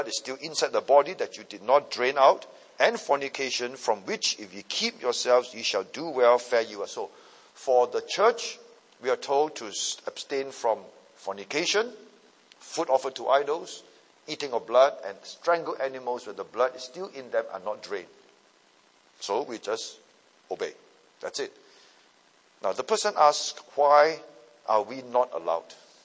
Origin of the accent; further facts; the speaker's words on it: Seremban, Negeri Sembilan, Malaysia; I still remember when I was in Malaysia, I was from Seremban. By the way, I grew up in Seremban.